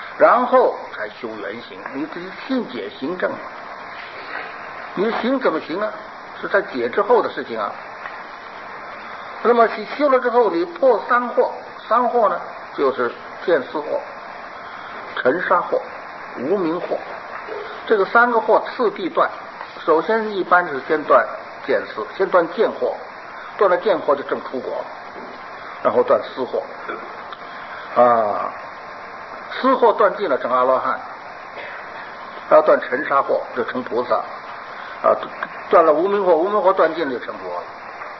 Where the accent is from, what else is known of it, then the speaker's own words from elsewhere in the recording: China; 这以上这一段是日本人的，别看我们中国人的啊，